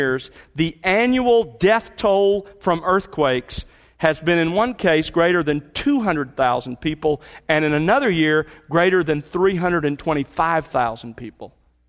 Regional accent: the South, United States; we were raised in the South, moved out there.

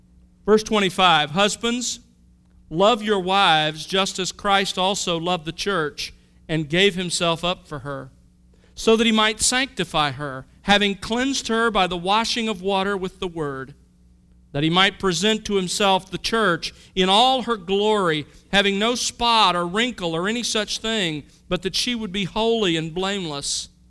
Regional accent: Mobile, Alabama, United States; born or raised there

